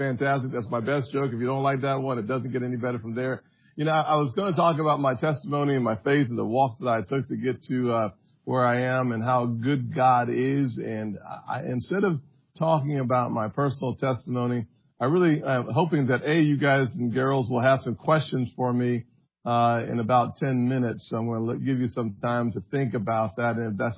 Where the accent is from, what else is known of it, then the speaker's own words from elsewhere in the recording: North Charleston, South Carolina, United States; I'm a kid from North Charleston, born and raised in poverty, single-parent household.